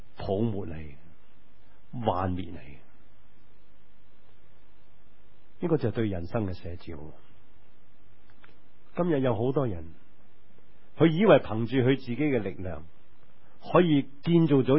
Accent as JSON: {"language": "Chinese", "country": "Hong Kong", "said": "或许是带来我们香港人的祝福"}